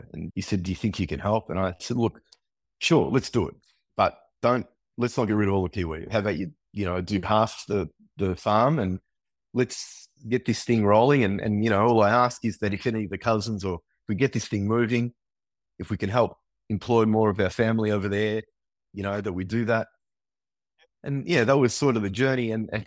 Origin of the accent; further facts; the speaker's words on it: Italy; as a kid growing up in Italy, you know, when I was there, it was like a still white wine that everyone drank.